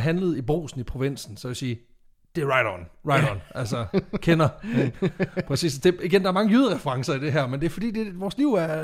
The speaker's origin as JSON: {"language": "Danish", "region": "Jutland", "country": "Denmark", "said": "Altså igen, som en jyde, der har kørt fliser væk på en trailer, så ved man."}